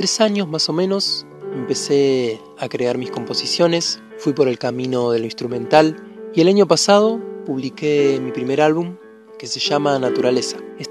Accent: El Bolsón, Río Negro, Argentina; soy del Bolsón, que queda en la provincia de Río Negro. Soy músico, compositor y pianista, toco desde los 9 años, tengo 20.

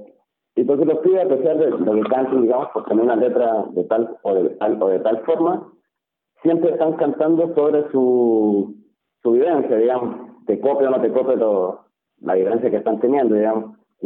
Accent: Chile; born there; Yo nací en Chile en la época donde el punk era el punk.

